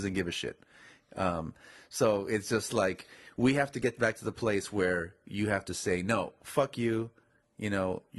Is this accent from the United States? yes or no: yes; United States; even though I'm an American